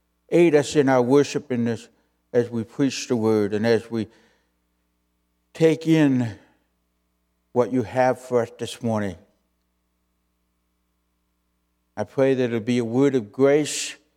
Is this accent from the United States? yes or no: no; Canada; And but we had every intention of going back to Canada.